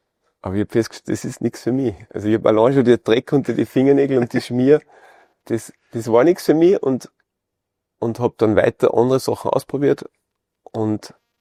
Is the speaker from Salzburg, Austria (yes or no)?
yes; Zell am See, Salzburg, Austria; aufgewachsen im Pinzgau, in Zell am See. Viel Schnee, auch damals schon Winter mit weniger Schnee.